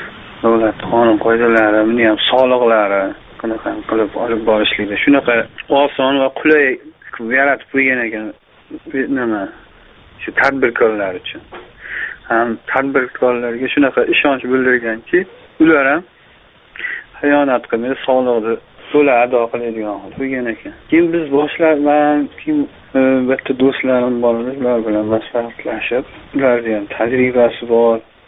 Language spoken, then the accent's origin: Uzbek; Andijan, Andijan Region, Uzbekistan; O'zimizdan bular. Andijonlikman.